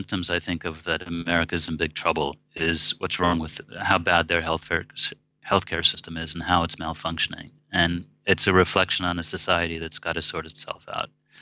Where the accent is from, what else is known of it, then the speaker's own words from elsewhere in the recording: United States; now in Russia; because I'm an American, I get it.